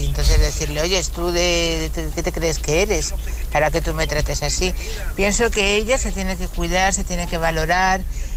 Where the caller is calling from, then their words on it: Madrid, Community of Madrid, Spain; de Madrid.